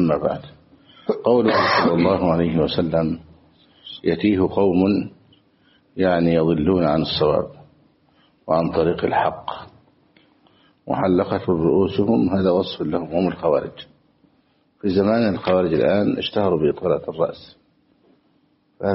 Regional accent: Egypt; موجودين عندنا في مصر

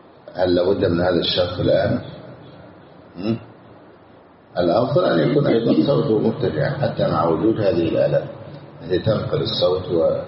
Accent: Egypt; متمثلة الآن عندنا في مصر في وزارة الأوقاف

